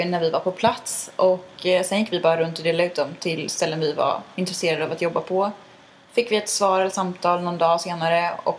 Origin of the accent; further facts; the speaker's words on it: Gothenburg, Västra Götaland County, Sweden; jag är uppvuxen i Göteborg också. Med min mamma, min pappa och min yngre bror.